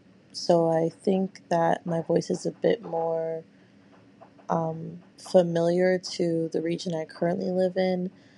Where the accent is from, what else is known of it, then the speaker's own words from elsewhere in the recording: Massachusetts, United States; It's less about being proud of my hometown or Massachusetts and more about just being proud that I am human and that I am still alive.